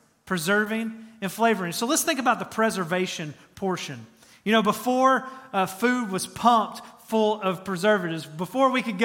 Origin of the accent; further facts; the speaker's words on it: Georgia, United States; Now, I'm from Georgia, and it might just be a Georgia thing, but I put salt on just about everything.